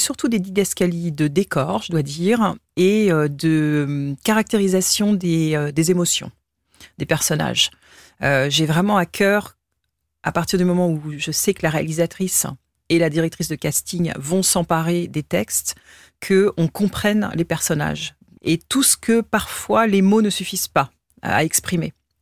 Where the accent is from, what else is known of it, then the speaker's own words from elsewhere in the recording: Île-de-France, France; puisque moi, j'ai grandi dans l'Essonne.